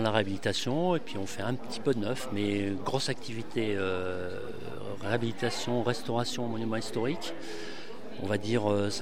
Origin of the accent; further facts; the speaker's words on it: Auvergne-Rhône-Alpes, France; je suis natif de Haute-Loire.